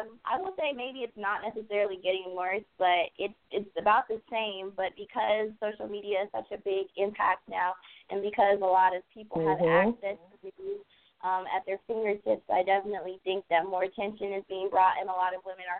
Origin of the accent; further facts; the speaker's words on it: Peoria, Illinois, United States; but I'm currently from Peoria, Illinois, which is a small city outside of Chicago.